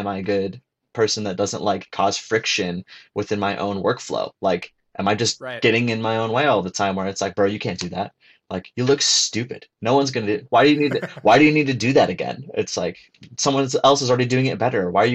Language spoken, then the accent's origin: English; Phoenix, Arizona, United States; also born or lived in Denver; now in Kansas City, United States; So I grew up in like the Phoenix area and then Denver before that. So more like West Coast kid and then this way.